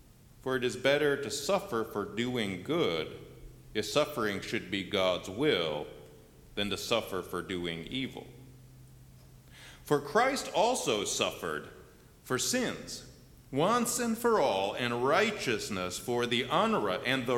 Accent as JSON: {"language": "English", "country": "United States", "said": "But I am an American, and I cannot imagine being anything else."}